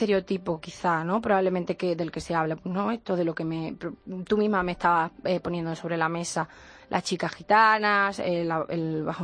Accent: San Roque, Andalusia, Spain; Pues el pueblo se llama San Roque, en Cádiz.

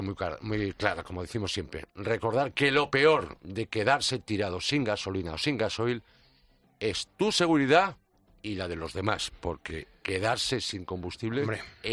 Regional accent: Galicia, Spain; como soy gallego

